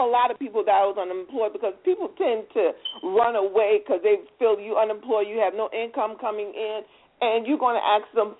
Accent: New Jersey, United States; now in Northern Virginia, United States; I'm originally from New Jersey, but I currently reside in Northern Virginia. I'm in the IT field.

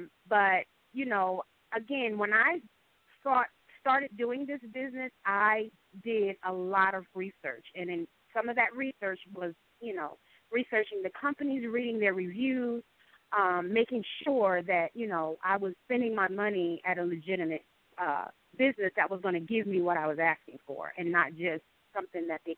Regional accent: New Jersey, United States; I was living in New Jersey at the time because I was born in New Jersey, born and raised in New Jersey.

